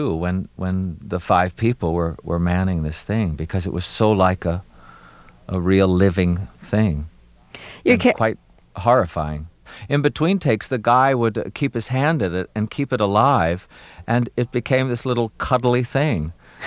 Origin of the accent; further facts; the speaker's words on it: Baltimore, Maryland, United States; accent: Baltimore; I decided when I was working on 52 Pickup to use my Baltimore accent because I thought it would make the man more dangerous